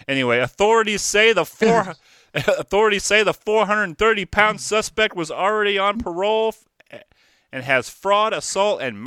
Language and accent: English; Peoria, Illinois, United States; I'm from Peoria.